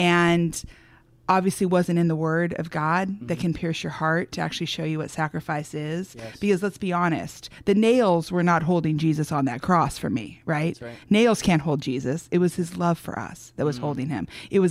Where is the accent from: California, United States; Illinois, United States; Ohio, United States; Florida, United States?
California, United States; Malibu; And for me, growing up in Malibu, Beverly Hills area, that's sort of what it is.